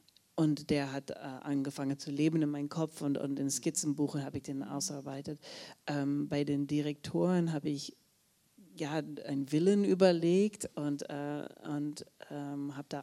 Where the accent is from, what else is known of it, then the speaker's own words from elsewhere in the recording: Netherlands; Also ich komme aus den Niederlanden, das war ein unerwartetes.